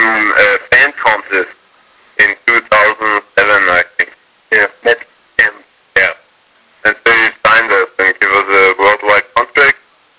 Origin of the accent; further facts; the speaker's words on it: Austria; English is a second language; Yeah, we're artists from Austria.